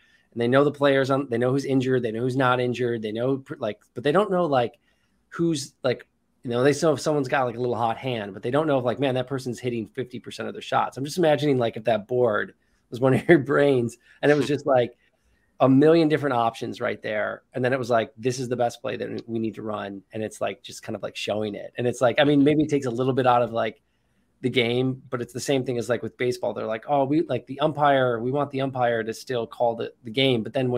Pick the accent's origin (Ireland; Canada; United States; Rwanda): United States; Midwest; I'm from the Midwest here in the US